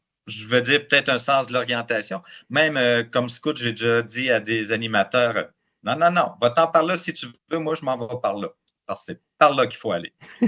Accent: Cap-de-la-Madeleine, Quebec, Canada; j'ai grandi finalement au Cap de la Madeleine, au bord du fleuve, tout près du sanctuaire Notre-Dame du Cap, où je passais régulièrement parce que j'étais à 2 minutes de course, la maison.

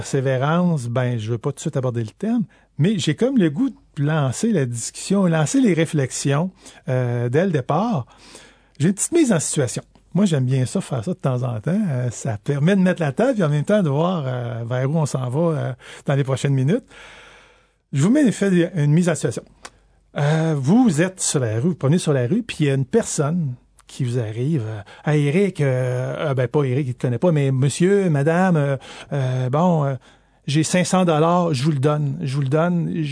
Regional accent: Quebec, Canada; C'est quoi, en guillemets, comme on dit chez nous, au Québec

